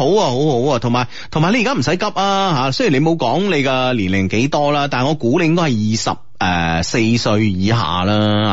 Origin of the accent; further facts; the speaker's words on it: China; 喺我哋中國人嘅呢個世界裏面呢，就是说在男大当婚女大当嫁这个概念呢是根深、嗯啊、根深蒂固的